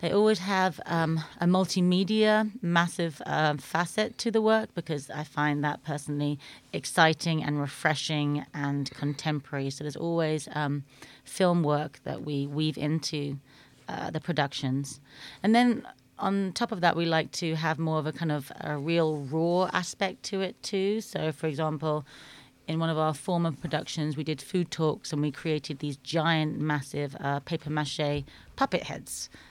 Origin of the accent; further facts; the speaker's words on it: Faversham, South East England, United Kingdom; I grew up in Canterbury and it was actually a town called Faversham, which is 10 miles away from Canterbury.